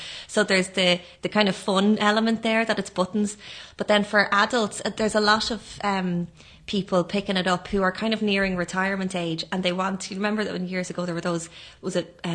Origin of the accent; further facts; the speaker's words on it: Ashbourne, Leinster, Ireland; now in Gweedore, Ireland; I come from Ashburn in County Meath, and my parents are there, and they play the fiddle and dance as well. So I grew up in a musical household